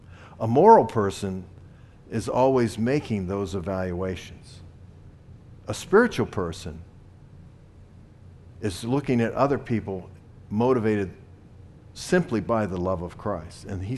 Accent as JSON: {"language": "English", "region": "the South", "country": "United States", "tie": "born or raised there", "said": "but I was raised in the South, and church was a part of the ethos of the South, and we were raised in the church"}